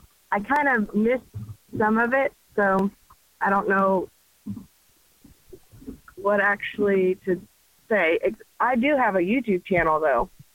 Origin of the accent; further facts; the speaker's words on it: Alabama, United States; Okay. I'm from Alabama.